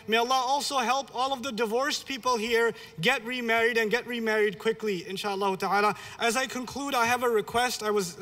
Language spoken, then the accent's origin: English; Pakistan; I'm Pakistani.